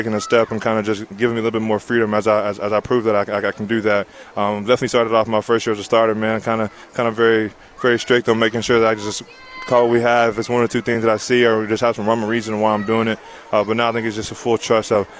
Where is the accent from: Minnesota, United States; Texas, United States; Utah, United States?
Texas, United States; Edgewood; Born and raised in Edgewood, Texas. Country guy, so I love the outdoors.